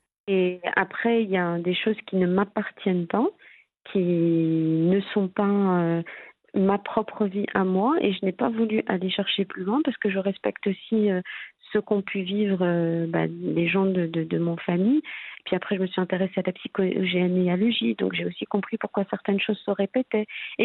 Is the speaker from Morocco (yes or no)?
yes; Morocco; also born or lived in France; J'ai eu l'opportunité de revenir au Maroc et je suis revenue.